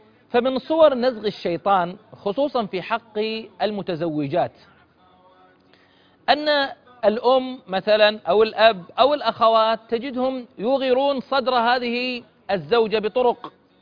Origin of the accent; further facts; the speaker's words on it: Eastern Province, Saudi Arabia; مثلا عندنا بالشرقية، وكل منطقة الآن من مناطق المملكة